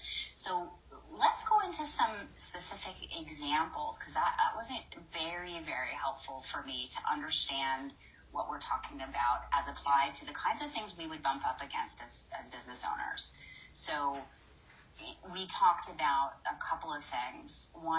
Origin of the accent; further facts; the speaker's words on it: Canada; I mean, I'm Canadian, but certainly the U.S. has a reputation for being litigious